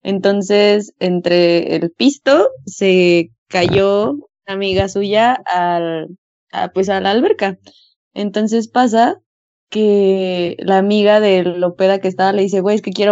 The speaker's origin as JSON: {"language": "Spanish", "country": "Mexico", "said": "Y ya pues al otro día, como buenas mexicanas, nos fuimos por la barbacoa para bajar la cruda"}